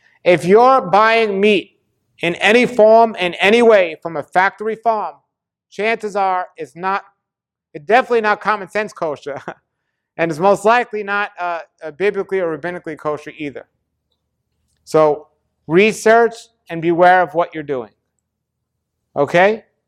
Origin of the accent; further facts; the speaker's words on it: New York, United States; I'm from New York. There's no way I'm eating the fish in New York.